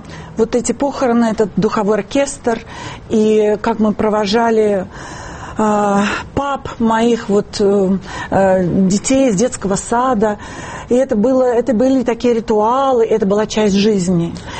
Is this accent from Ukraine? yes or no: yes; Donbas, Ukraine; born there; Я родилась на Украине.